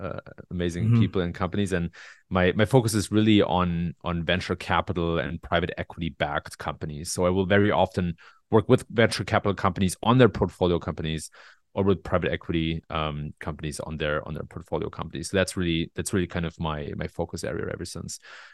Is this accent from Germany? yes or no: yes; Germany; moved away as an adult; now in Michigan, United States; Grew up in Germany, moved to the US about 10 years ago. I'm a dual citizen. So my dad is American, mom is German.